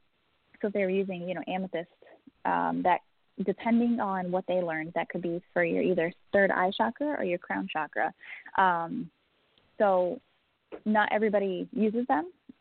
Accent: New England, United States; growing up in New England, everything is super old and super haunted.

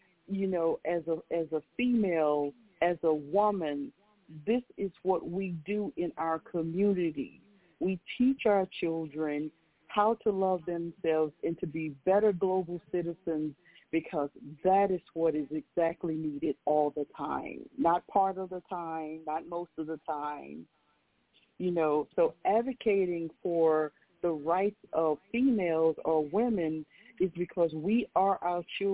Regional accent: Mississippi, United States; born there; I was born in Mississippi.

